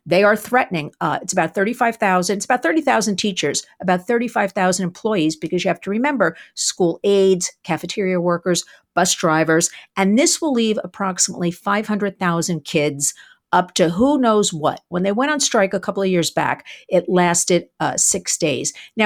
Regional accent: New York, United States; And brings me to my home state. You know, for once, my governor, Kathy Hochul, she wanted to empower the budget of New York State

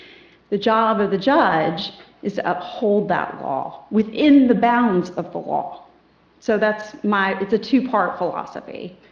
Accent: Isle of Palms, South Carolina, United States; I was born and raised on Isle of Palms back when there was an oyster shell airstrip. So I've been here for a long time. My parents moved out to Isle of Palms in 1973

